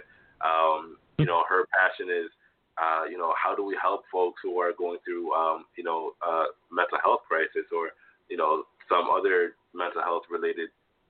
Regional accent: Toronto, Ontario, Canada; I grew up in Toronto in the 90s, and in the 90s it was not very diverse.

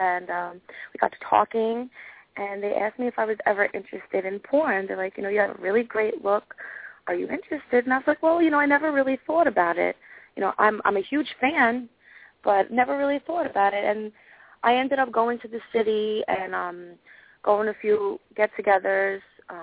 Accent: Toms River, New Jersey, United States; I am from Toms River, New Jersey, 27 years old, and I'm just excited to be a part of my new team

